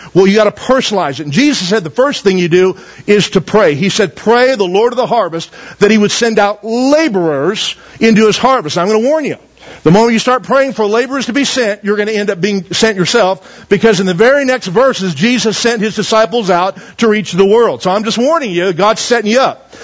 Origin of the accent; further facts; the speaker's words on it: Taft, United States; I was born and raised here in Taft, and then I've been everywhere else since.